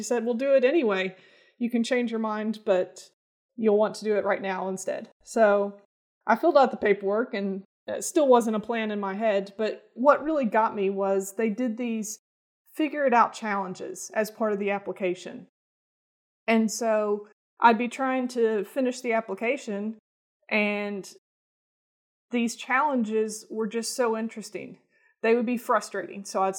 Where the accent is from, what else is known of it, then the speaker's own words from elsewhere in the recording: Bowling Green, Kentucky, United States; now in Lexington, United States; I grew up in Bowling Green, Kentucky, and then moved here for college and stuck around.